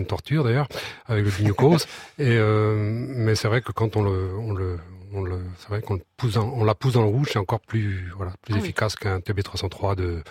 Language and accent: French; Santec, Brittany, France; j'ai appris tout jeune le breton. Ouais. Je suis originaire de Santec, côté de Roscoff, face à l'île de Bois. Et 95% des gens dans mon enfance s'exprimaient en langue bretonne